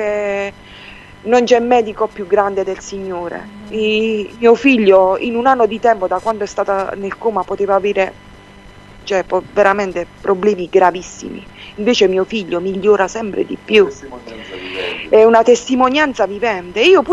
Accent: Foggia, Apulia, Italy; Poi siamo tornati a Foggia, noi siamo di Foggia, siamo tornati a Foggia.

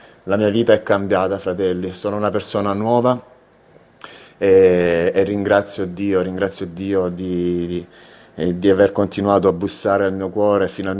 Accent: Apulia, Italy; io vengo dalla Puglia. ma qui in zona non ho trovato nessuno

